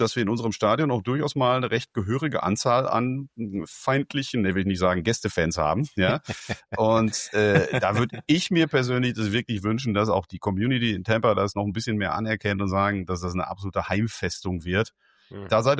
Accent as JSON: {"language": "German", "country": "Germany", "said": "da sind wir als Deutsche ja immer sehr, sehr kritisch"}